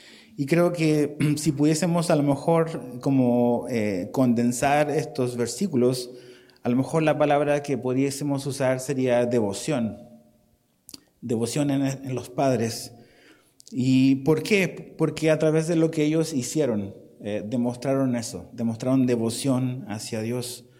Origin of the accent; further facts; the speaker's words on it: Chile; moved away; Si mi acento es un poco extraño, es porque soy chileno y llevo 20 años viviendo ya aquí entre ustedes